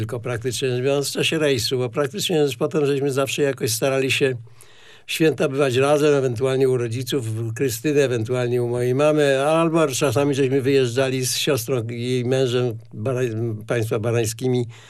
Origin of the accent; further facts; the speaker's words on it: Greater Poland Voivodeship, Poland; also born or lived in Jelenia Góra; Nie, nie z południa Polski. Ja pochodzę z Poznańskiego.